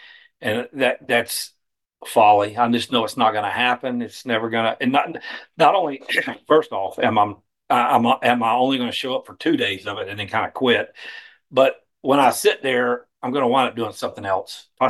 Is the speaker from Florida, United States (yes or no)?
yes; Jacksonville, Florida, United States; born there; Yeah, I was born in 1967 in Jacksonville.